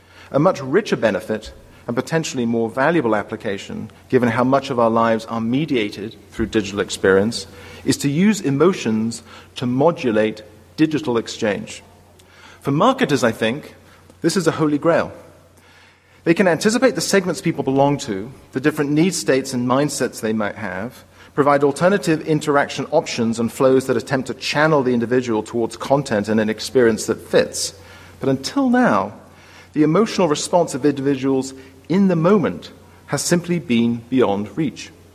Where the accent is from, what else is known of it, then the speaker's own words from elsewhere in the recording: England, United Kingdom; Maybe it's being English, I don't know.